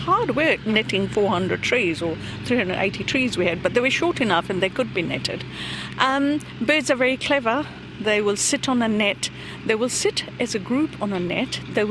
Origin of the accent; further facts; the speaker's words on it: India; You know, I'm Indian. I've grown up on mustard and soya and fenugreek